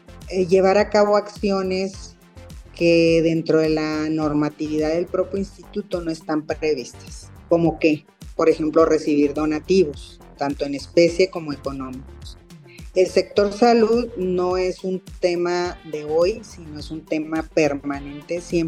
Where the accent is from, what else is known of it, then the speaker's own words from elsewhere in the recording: Chihuahua, Mexico; Soy del norte, soy de Chihuahua.